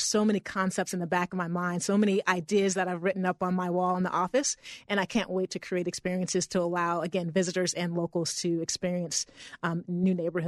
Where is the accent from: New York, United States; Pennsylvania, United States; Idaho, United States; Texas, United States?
Idaho, United States; Mountain Home; So I grew up in Mountain Home and had been away for 20 years.